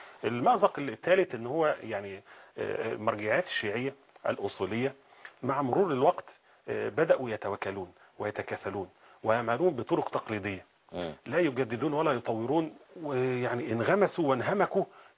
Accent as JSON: {"language": "Arabic", "country": "Iraq", "said": "ظهر عندنا في العراق فكرة تأسيس"}